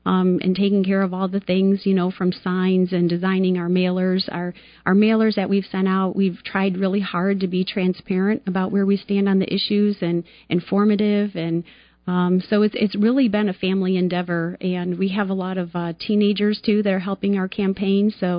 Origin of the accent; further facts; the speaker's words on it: Michigan, United States; Born and raised in Michigan and went to school at University of Michigan.